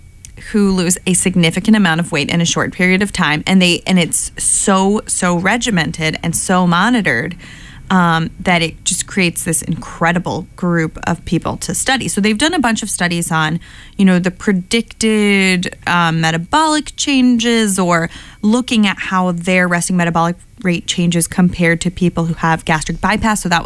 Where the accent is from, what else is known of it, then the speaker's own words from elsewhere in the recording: Pittsburgh, Pennsylvania, United States; Like I've been to a few stadiums, and I'm from Pittsburgh, so the PNC Park is like beautiful.